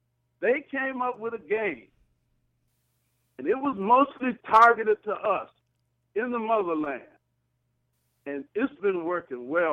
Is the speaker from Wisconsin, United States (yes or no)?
yes; Milwaukee, Wisconsin, United States; the closest I ever came to living in a community in America outside of where we grew up in Milwaukee